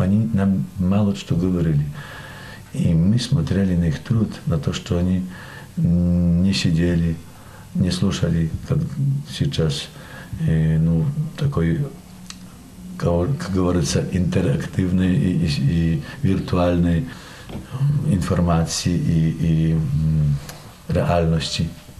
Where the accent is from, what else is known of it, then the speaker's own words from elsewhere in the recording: Belarus; Я так в таком регионе родился. Из-за того, что я белорус, ну, поближе сердцу белорусский, сродные с этим украинские, русские